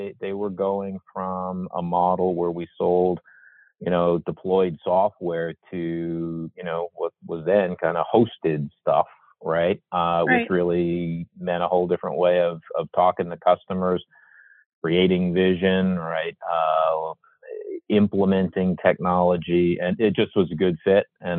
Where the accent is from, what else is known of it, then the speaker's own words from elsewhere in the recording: New York City, New York, United States; Born and raised in New York City, worked for Chase Manhattan Bank